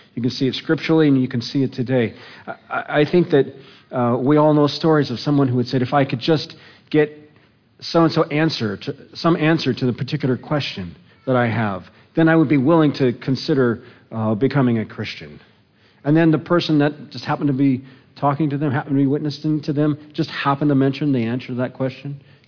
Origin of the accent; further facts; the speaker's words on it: Glendale, Arizona, United States; When I was growing up in Glendale